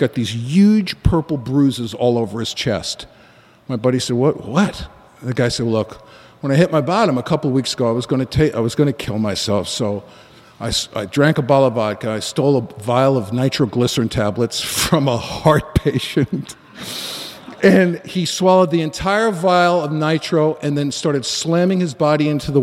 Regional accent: New York City, New York, United States; I grew up in the Bronx in New York City to a really troubled family.

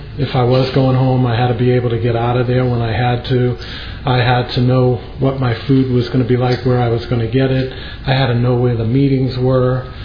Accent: San Francisco, California, United States; I'm a compulsive overeater. And I'm from San Francisco.

